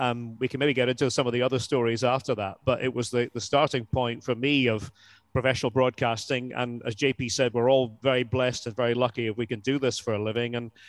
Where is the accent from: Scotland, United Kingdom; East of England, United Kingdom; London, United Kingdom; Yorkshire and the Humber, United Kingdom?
Scotland, United Kingdom; Aberdeen; being a Scot, who would just talk to himself. And then I plucked up the courage to take the recording device with me to Pittodrie, the stadium in Aberdeen. I'm a very proud Aberdonian. My local team is Aberdeen.